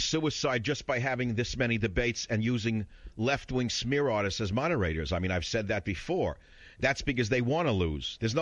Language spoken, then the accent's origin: English; New Jersey, United States; You know I'm from New Jersey.